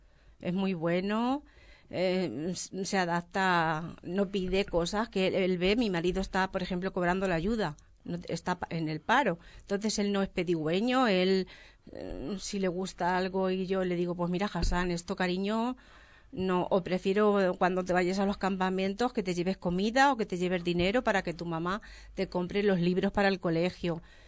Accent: Ciudad Real, Castilla-La Mancha, Spain; yo soy de Ciudad Real

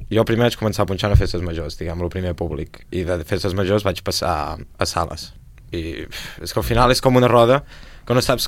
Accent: Vic, Catalonia, Spain; Sí, sí, vivim, som els dos de Vic

